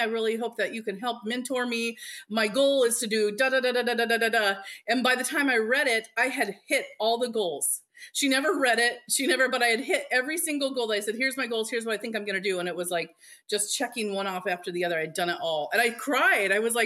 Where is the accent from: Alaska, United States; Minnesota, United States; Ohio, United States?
Alaska, United States; So I would just say, I'm from Alaska. I'm sorry.